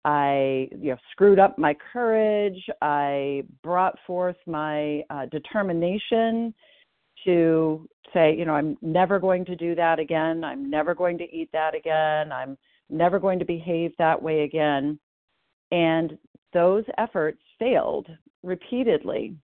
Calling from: Portland, Maine, United States; I'm calling in from Portland, Maine.

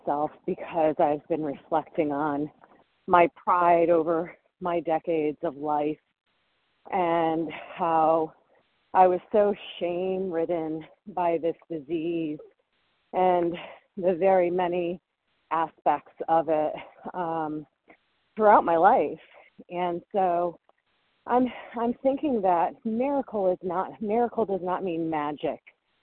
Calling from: Connecticut, United States; Hi, this is … in Connecticut, and I am a recovering compulsive overeater.

